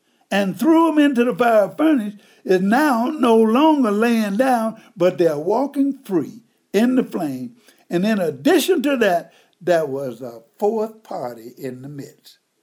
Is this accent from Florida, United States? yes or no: no; Byhalia, Mississippi, United States; I was born and raised on plantation in Bahia, Mississippi. And if you know where Memphis is, it's about 20 miles, maybe 15 to 20 miles southeast of Memphis, Tennessee.